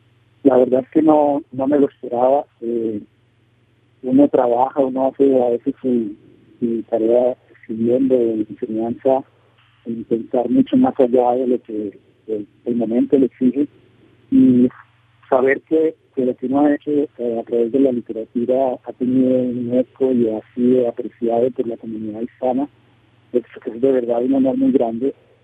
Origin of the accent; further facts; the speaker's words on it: Medellín, Antioquia, Colombia; born there; yo nací en Medellín